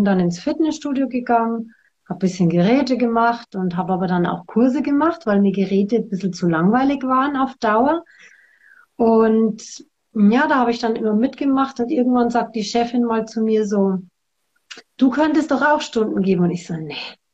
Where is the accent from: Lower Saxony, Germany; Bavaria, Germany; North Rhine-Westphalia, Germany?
Bavaria, Germany; Ingolstadt; Ich komme aus der Nähe von Ingolstadt.